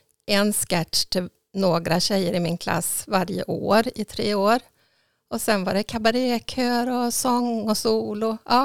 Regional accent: Folkabo, Västra Götaland County, Sweden; Nej, jag är uppvuxen i Folkabo.

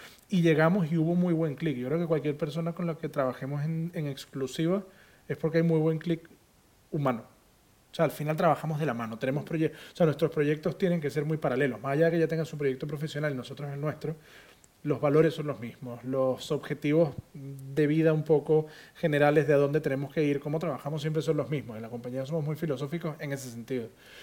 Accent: Venezuela; now in Spain; Dani y yo veníamos juntos desde Venezuela.

